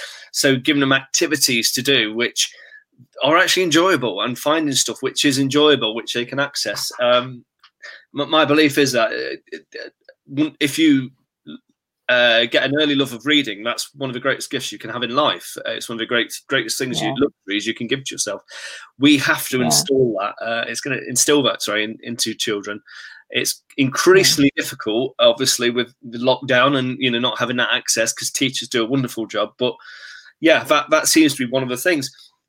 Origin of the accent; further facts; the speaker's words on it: Stapleford, East Midlands, United Kingdom; I grew up in Stapleford, just down the road, sort of thing